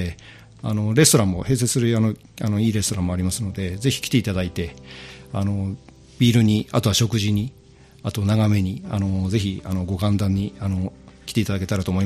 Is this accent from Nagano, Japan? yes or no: yes; Nagano, Japan; 私長野育ちっていうのもあるんですけど、海なし県ですので、ちょっと海の馴染みが実はあまりなくてですね